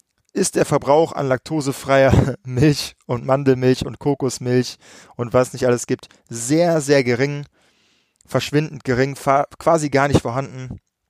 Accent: Düsseldorf, North Rhine-Westphalia, Germany; war die Battlemania das erste Mal in meiner Heimatstadt in Düsseldorf.

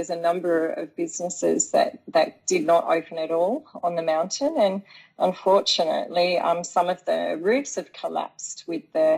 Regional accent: Tasmania, Australia; I'm actually from Tasmania originally

